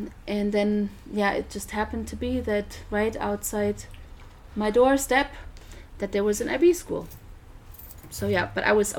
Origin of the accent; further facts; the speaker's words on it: Rödermark, Hesse, Germany; So I grew up in Rödermark, which is about like 10 kilometers south of here.